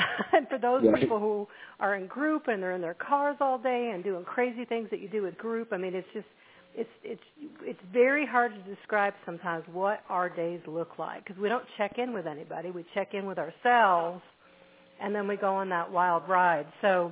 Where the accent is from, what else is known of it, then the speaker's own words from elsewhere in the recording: New England, United States; I've done that drive. I'm from New England.